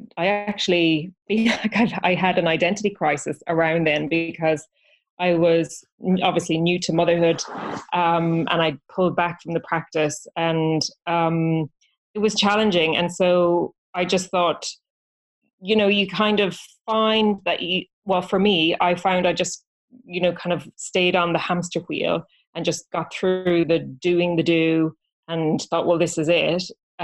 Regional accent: Ireland; being Irish. We Irish girls

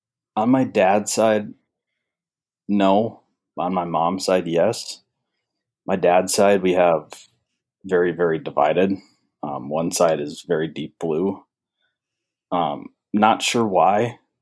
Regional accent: North Dakota, United States; So I'm from North Dakota. A very, very red state. I guess our main claims of fame here are oil and farming.

